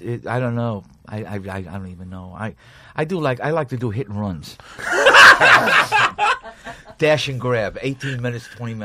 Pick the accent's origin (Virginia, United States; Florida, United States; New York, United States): New York, United States; Flushing; also born or lived in Bronx; I was born in the Bronx and stayed with my grandmother for years, and then I moved to my parents in Whitestone, Flushing, Queens. This all happened in Flushing, Queens, man.